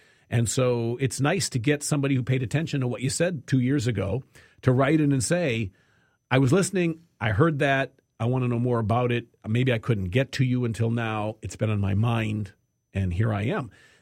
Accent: United States; I don't know if that's where you're from originally, but I'm American.

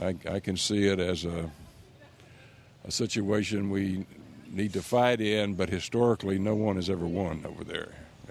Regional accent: Austin, Texas, United States; I'm from Austin, Texas.

